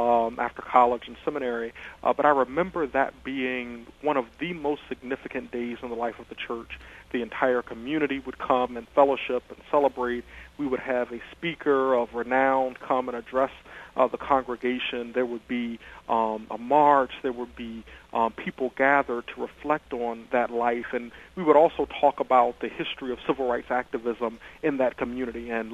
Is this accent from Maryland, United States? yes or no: no; Williamston, North Carolina, United States; I grew up in Williamston, North Carolina